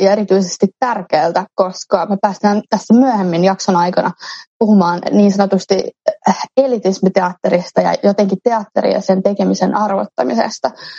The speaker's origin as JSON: {"language": "Finnish", "town": "Espoo", "region": "Uusimaa", "country": "Finland", "tie": "born or raised there", "also_born_or_lived": "Helsinki", "said": "kun mä ala-asteella muutin siis Helsingistä. Perheen kanssa muutettiin Helsingistä Espooseen."}